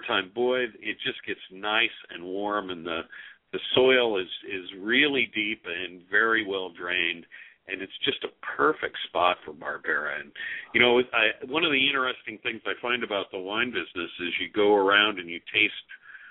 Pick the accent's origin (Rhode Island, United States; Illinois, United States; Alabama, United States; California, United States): California, United States; Yeah, I grew up down in the Bay Area, San Francisco area.